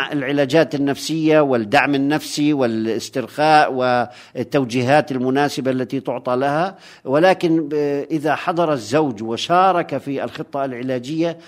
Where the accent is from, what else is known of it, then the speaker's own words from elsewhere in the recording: Palestine; فطبعا نحن مجتمع فلسطيني مقهور نوعا ما لعدم وجود حلول واضحة في الأفق